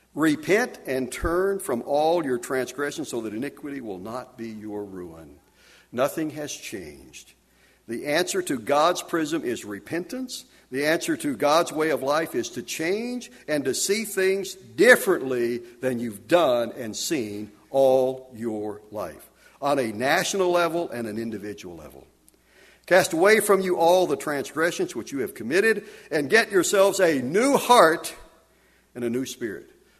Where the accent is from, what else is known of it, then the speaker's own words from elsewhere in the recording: Arkansas, United States; You know, I grew up in Arkansas. I know you're surprised, but I did. And we had every year of elementary school, we had Arkansas history.